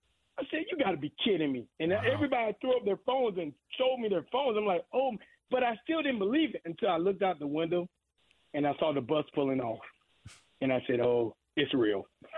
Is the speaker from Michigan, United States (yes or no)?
no; Gainesville, Florida, United States; But yeah, I grew up in Gainesville, and then I went to University of Miami.